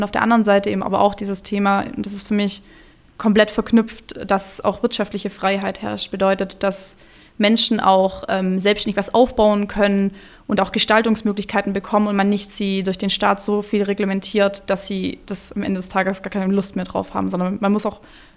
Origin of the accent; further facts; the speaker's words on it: Schlier, Baden-Württemberg, Germany; also born or lived in Ravensburg; ich bin geboren in Ravensburg und in Schlier aufgewachsen.